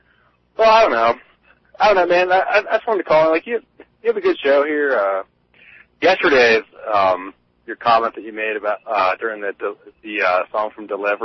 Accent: Philadelphia, Pennsylvania, United States; You'll notice I don't have a Maine accent. I'm from Philadelphia.

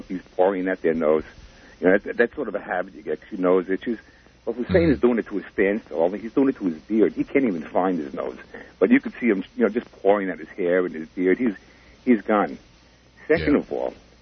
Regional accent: Brooklyn, New York, United States; I miss the change of season. I'm from Brooklyn originally. Out here, it's only two temperatures, hot and too damn hot.

